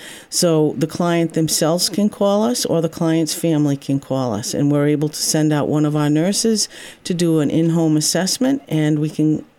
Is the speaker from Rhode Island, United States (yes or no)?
yes; South Kingstown, Rhode Island, United States; I was born and raised in South Kingstown, Rhode Island. Went to South Kingstown High School. Went away a little bit for college, came home, and have been here ever since.